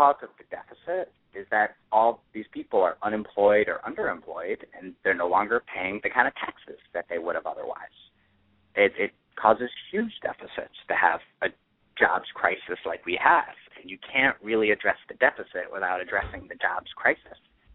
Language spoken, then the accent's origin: English; Milwaukee, Wisconsin, United States; Well, I grew up in Milwaukee. I was graduated from the University of Wisconsin-Madison in 2009.